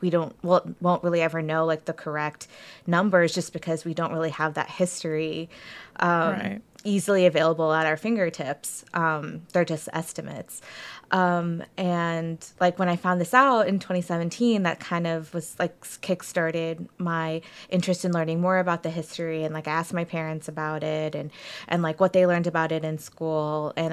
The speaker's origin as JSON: {"language": "English", "region": "Texas", "country": "United States", "tie": "born or raised there", "said": "and I certainly did not hear about it growing up in Texas, where we have a different spin on what history means."}